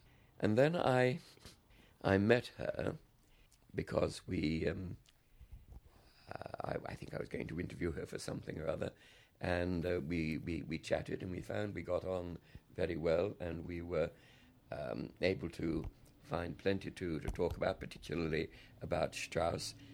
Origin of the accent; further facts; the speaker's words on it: Australia; we're both Australian, but never knew her in Australia.